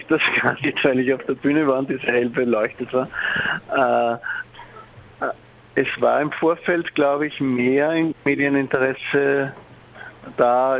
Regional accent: Vienna, Austria; Und wir kommen ja aus Wien

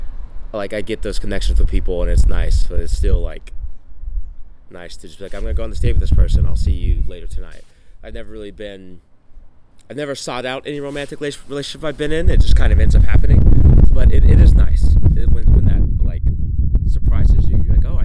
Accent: the South, United States; So I'm from the South, so we had Southern Baptists.

